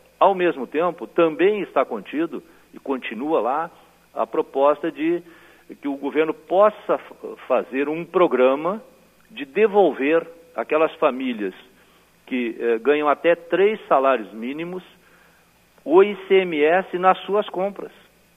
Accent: Caçapava do Sul, Rio Grande do Sul, Brazil; quando Eu estive nesse último mandato na prefeitura da minha terra natal, Caçapava do Sul.

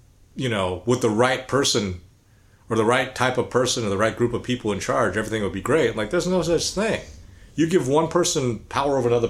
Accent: United States; Number one, I'm American. Number two, the country of my ancestors.

